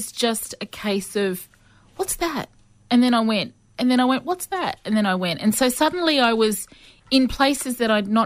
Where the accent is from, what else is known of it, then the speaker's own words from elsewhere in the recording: Brisbane, Queensland, Australia; I was born and raised in Brisbane. My mob are from northern New South Wales. We're a big Southsea Islander Aboriginal family. But yeah, Brisbane is my home and it has been for, oh my gosh, 52 years.